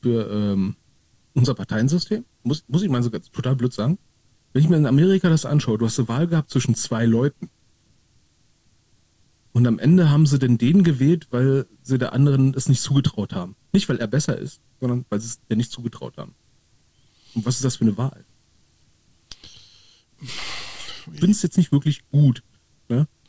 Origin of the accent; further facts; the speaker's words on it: Berlin, Germany; es ist schon schlimm, wenn ich als Berliner sage, das Meckern geht mir auf den Sack.